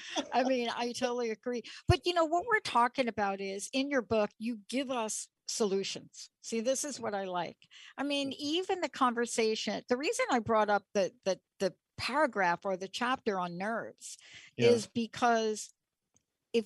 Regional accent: New York, United States; I'm from New York, but my stepmom was from the Deep South.

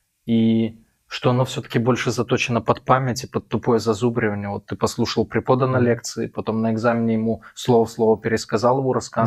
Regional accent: Belarus; То есть вот, например, я из Беларуси буду искать гостиницу там возле Кремля, да, мне покажут одну цену.

